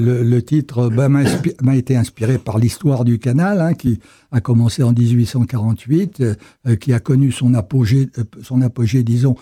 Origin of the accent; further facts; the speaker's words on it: Montluçon, Auvergne-Rhône-Alpes, France; Je me moque ironiquement de ma ville qui n'a rien à voir avec Hollywood, mais l'histoire raconte l'itinéraire d'un jeune montluçonnais